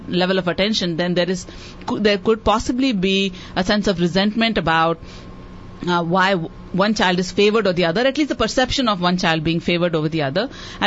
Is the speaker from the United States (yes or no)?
no; India; Growing up in India